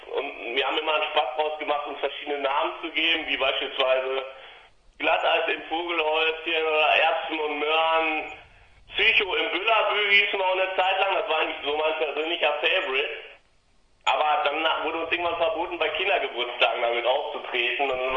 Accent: North Rhine-Westphalia, Germany; Also, wir kommen aus dem ganzen Tiefen des ostwestfälischen Waldes im Grunde, ja. Also Ecke Paderborn, Bielefeld, ich weiß nicht, ob euch das was sagt.

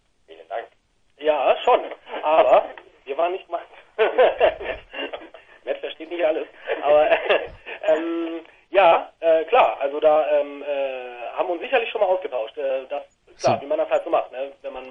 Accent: Bielefeld, North Rhine-Westphalia, Germany; aus Bielefeld und wir kommen aus Bielefeld. Ein paar von uns wohnen 5 Kilometer weit entfernt hier oder 10 Kilometer weit entfernt nebenan, in Werther praktisch, aber wir kommen schon aus Bielefeld, ja.

